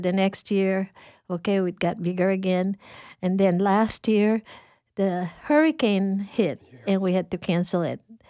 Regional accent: Philippines; now in United States; I'm from the Philippines, and it costs a lot of money to go home.

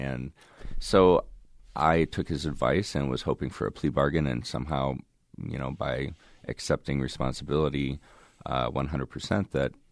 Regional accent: Waverly, Iowa, United States; I grew up on a farm just outside of Waverly on the border of Plainfield, Iowa. Holstein Farm, a pretty quiet area.

